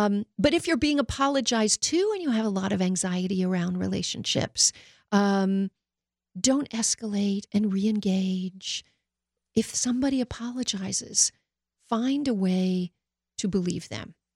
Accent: Canada; I'm Canadian.

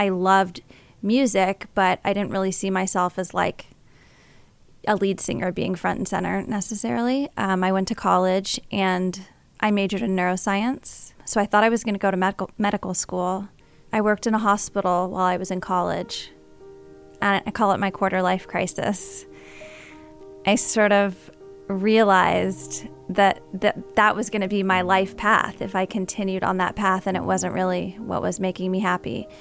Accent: Texas, United States; And growing up in South Texas and hearing that kind of music, I was really influenced by that as a little girl.

